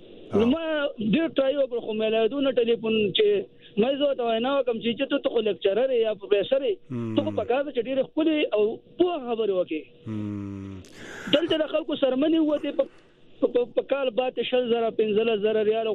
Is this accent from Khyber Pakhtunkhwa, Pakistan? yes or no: yes; Swat, Khyber Pakhtunkhwa, Pakistan; نه جی، زه د سوات یم جی.